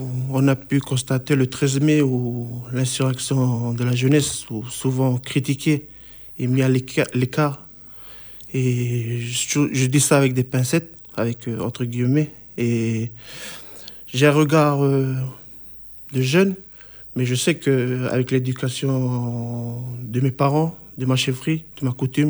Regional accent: Lifou, Loyalty Islands Province, New Caledonia; En sachant que chez nous, à Lifou, il n'y a que trois chefferies.

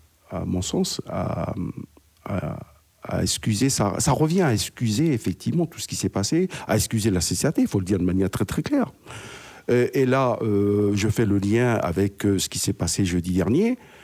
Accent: Wallis & Futuna; now in New Caledonia; nous sommes ici en Calédonie, nous, Wallisiens et Futuniens

